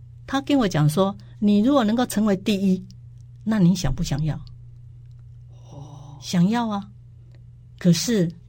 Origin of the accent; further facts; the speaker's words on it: Taiwan; 说因为我们台湾人台湾这边好像都是用油画来画这个电影嘛